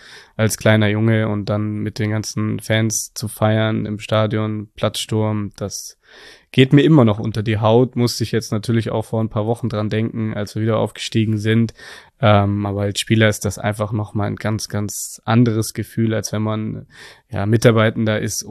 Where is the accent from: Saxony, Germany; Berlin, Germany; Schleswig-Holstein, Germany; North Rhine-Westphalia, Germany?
Berlin, Germany; Meine Heimat wird immer Berlin bleiben.